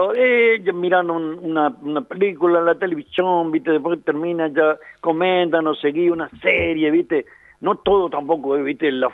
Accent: Paraguay; soy paraguayo, ¿viste?

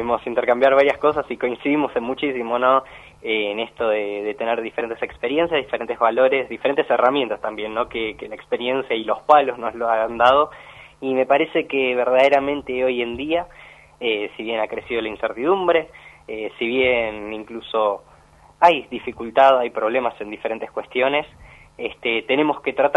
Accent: La Plata, Buenos Aires Province, Argentina; yo soy de la ciudad de La Plata, tengo 20 años recién cumplidos

